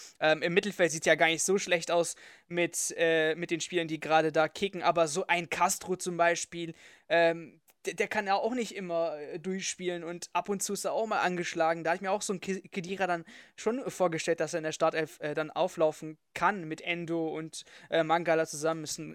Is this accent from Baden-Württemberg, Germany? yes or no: yes; Stuttgart, Baden-Württemberg, Germany; Ich als Stuttgarter bin echt traurig